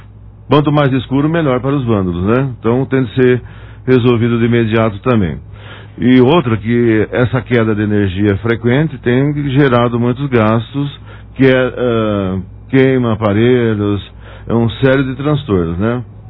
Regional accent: Fernando Prestes, São Paulo, Brazil; now in Monte Alto, Brazil; Para quem não sabe, eu sou de Fernando Prestes.

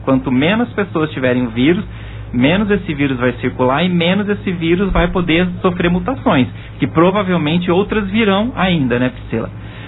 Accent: Catanduva, São Paulo, Brazil; Na realidade eu não sou daqui, né? Eu sou de Catanduva

